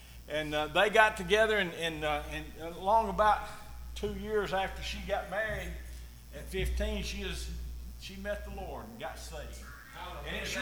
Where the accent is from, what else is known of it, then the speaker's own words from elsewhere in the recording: Alabama, United States; born there; I was born on Sand Mountain. Right off the road, up I-75 here. And my grandmother taught me about Jesus.